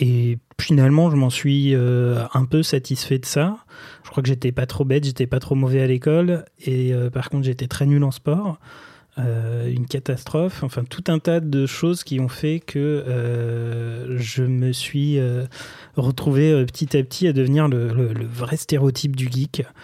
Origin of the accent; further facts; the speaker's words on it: Sablé-sur-Sarthe, Pays de la Loire, France; Alors, j'ai grandi d'abord dans la Sarthe. Je suis né à Sablé-sur-Sarthe, la ville de François Fillon.